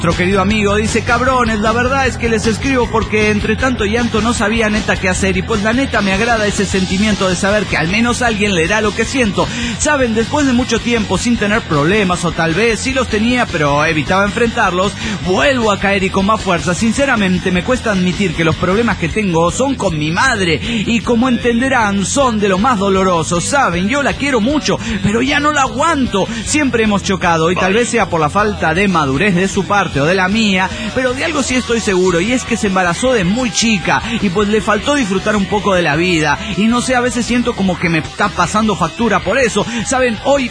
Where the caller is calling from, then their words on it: Mexico City, Mexico; reportándome aquí del Distrito Federal